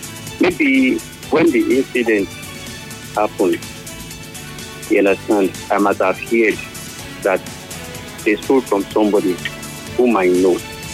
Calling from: Port Harcourt, Rivers, Nigeria; I'm calling from Port Harcourt.

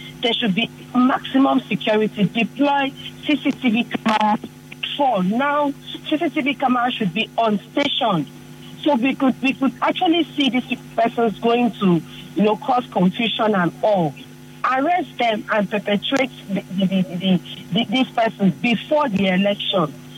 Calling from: Port Harcourt, Rivers, Nigeria; I'm calling from Port Harcourt.

